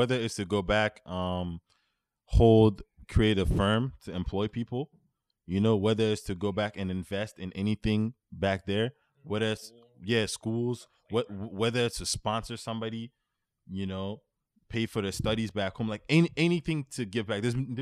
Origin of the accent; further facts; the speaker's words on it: Mali; I was raised in Mali. This sense of like patriotism is in me.